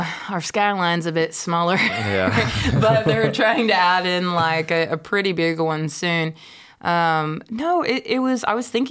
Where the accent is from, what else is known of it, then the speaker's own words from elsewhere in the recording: Oklahoma, United States; But I'm originally from Oklahoma. And then almost 2021, end of 2020, moved back home.